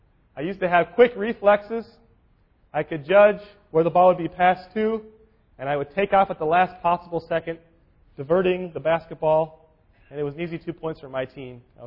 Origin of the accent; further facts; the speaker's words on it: California, United States; Now, I grew up in California. It was always warm outside.